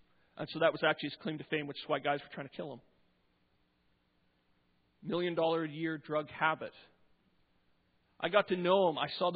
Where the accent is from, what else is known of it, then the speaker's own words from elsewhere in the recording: Pembroke, Saskatchewan, Canada; I'm from Pembroke, Saskatchewan. I haven't lived in a town with a stoplight since 1997. I haven't lived in a town without a majority of Christians since 2003.